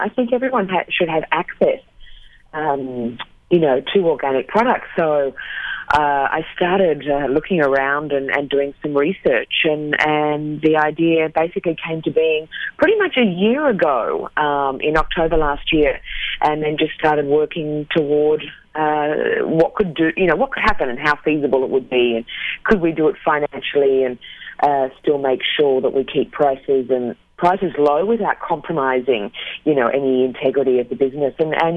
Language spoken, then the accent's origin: English; Australia; also born or lived in Beijing; now in Santa Monica, United States; And I'm from Australia originally. So it's great to be here. Not too different. I came via China, so I was in Beijing for 8 years before heading over to the U.S.